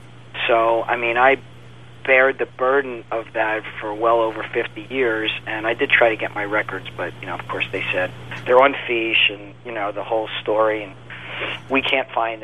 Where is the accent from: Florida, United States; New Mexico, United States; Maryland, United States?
Maryland, United States; Baltimore; because I grew up in Baltimore